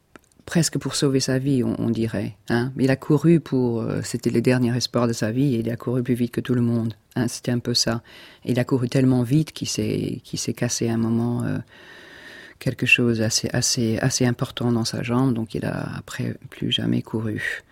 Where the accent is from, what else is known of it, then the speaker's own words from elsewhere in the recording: England, United Kingdom; French is a second language; peut-être c'est parce que je suis anglaise